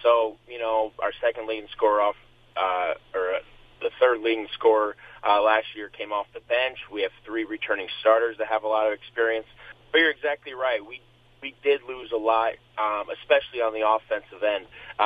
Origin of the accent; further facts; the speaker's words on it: Clarion, Iowa, United States; I'm originally from Clarion. I currently reside in Clarion. That's where I work my full time job.